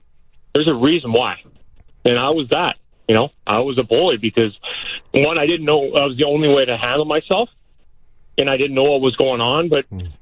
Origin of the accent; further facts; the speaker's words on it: Canada; So, yeah, you know, I'm just a Canadian trying to roll ahead up there.